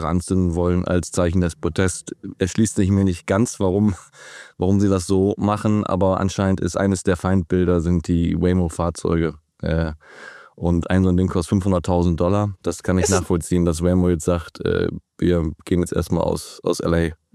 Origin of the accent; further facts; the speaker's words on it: Lower Saxony, Germany; Wir sind in Niedersachsen, wir sind nicht im Rheinland aufgewachsen.